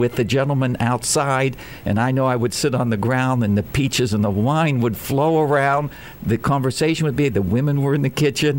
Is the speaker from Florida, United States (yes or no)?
no; Steubenville, Ohio, United States; When we were born and raised in Steubenville, Ohio, we went to St. Anthony's, which was a school for Italian children